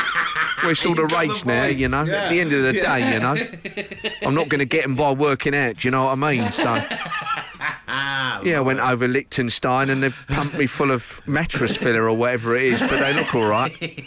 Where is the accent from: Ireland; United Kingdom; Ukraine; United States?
United Kingdom; Cardington, East of England; I'm not from Bedford, I'm from Cardington.